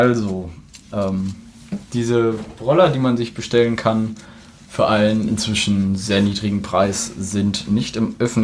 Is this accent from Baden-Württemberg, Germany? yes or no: no; North Rhine-Westphalia, Germany; Zum Glück komme ich aus der Gegend